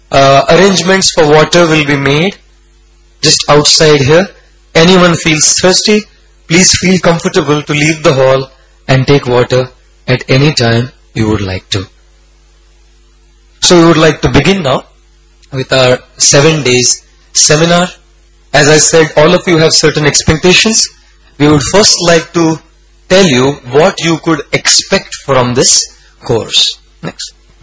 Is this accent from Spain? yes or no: no; India; My God, I am an Indian. And you go to any Indian family, you know, on the wall there is a myriad of pictures.